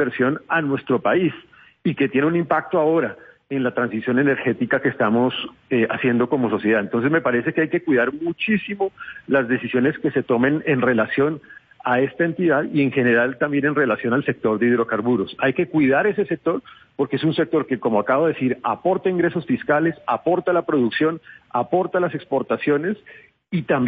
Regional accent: Colombia; creo que como colombiano tenemos que cuidar

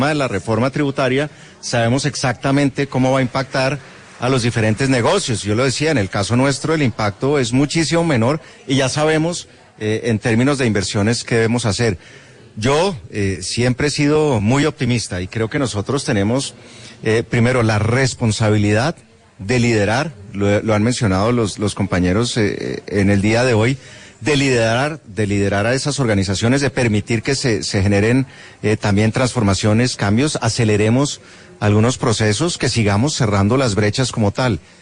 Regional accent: Colombia; lo que esté en manos nuestras, como colombianos, como líderes, tenemos que manejarlo

